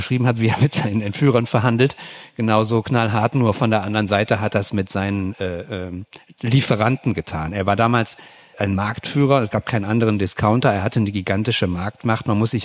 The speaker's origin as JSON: {"language": "German", "town": "Hückeswagen", "region": "North Rhine-Westphalia", "country": "Germany", "tie": "born or raised there", "said": "Ich bin in Hückeswagen groß geworden und das liegt am Aldi-Äquator."}